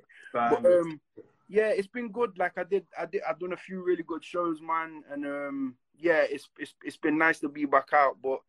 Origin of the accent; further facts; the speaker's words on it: Nottingham, East Midlands, United Kingdom; like I'm from Nottingham, and then not being from London, and then not being from the States